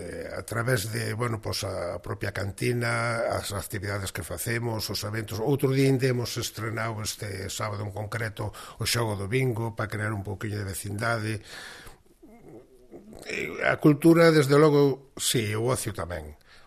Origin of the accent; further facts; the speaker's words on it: Sillobre, Galicia, Spain; un pouquiño o Sillobre de máis arriba, de onde son eu